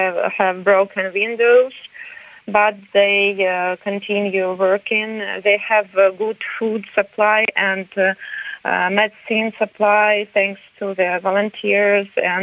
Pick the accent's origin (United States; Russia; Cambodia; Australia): Russia; born there; first language Russian; English is a second language; I was born in Russia. My native language was Russian. All our relatives, they talked and they spoke Russian